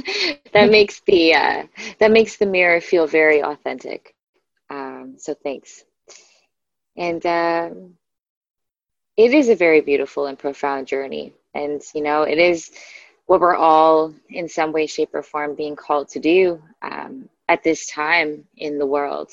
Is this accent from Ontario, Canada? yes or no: yes; Toronto, Ontario, Canada; I'm from Toronto, Ontario, in Canada. And I've lived here my whole life